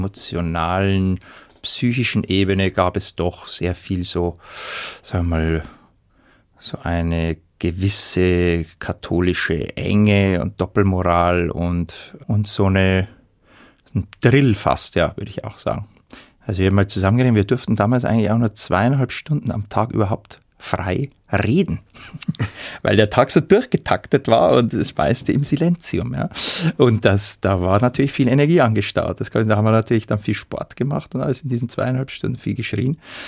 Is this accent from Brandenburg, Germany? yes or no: no; Regensburg, Bavaria, Germany; born there; Nein, ich bin in Regensburg geboren oder in der Nähe von Regensburg.